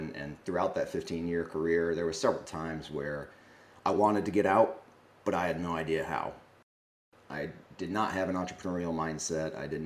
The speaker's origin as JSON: {"language": "English", "region": "Northeast", "country": "United States", "tie": "born or raised there", "said": "I'm based out of South Florida. I grew up in the Northeast, but I've been down here for a while."}